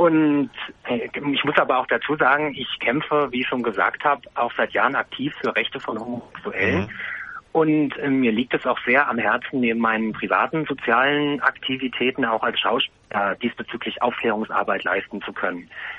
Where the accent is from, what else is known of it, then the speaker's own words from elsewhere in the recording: Hesse, Germany; Wir hatten ja bei uns in Hessen kürzlich auch Kommunalwahlen in Hessen, wo ich herkomme.